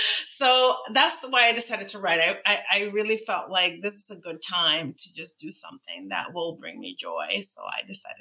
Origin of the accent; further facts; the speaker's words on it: Dominican Republic; I grew up in the Dominican Republic, so you know, the bookstores had books in Spanish